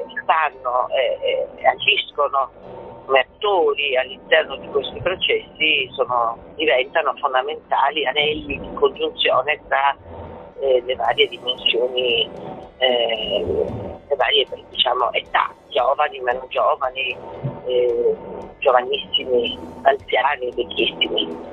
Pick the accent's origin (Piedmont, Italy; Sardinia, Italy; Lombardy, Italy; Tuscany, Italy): Sardinia, Italy; io sono sarda, sto qua, qui è necessario stare, fare, perché il territorio sardo è ricco